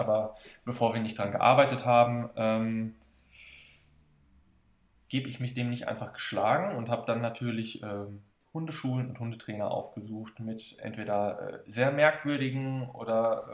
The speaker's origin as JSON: {"language": "German", "town": "Alpen", "region": "North Rhine-Westphalia", "country": "Germany", "said": "ich komme aus dem schönen Alpen am Niederrhein, nicht den Alpen"}